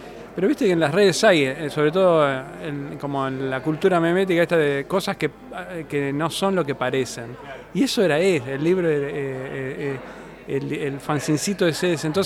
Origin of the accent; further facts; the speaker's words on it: Buenos Aires Province, Argentina; por Lomas, que yo soy del zona sur, yo también soy periférico de Buenos Aires